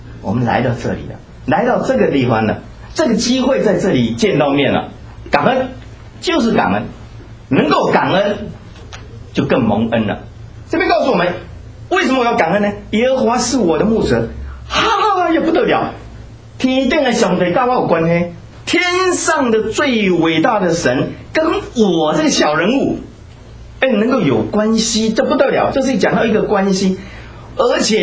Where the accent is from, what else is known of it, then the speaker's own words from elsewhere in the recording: Taiwan; now in United States; 我是从台湾来的